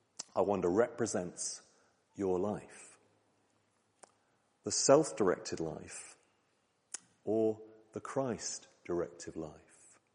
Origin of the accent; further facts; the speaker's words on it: Lowestoft, East of England, United Kingdom; I grew up in Lowestoft, in Suffolk.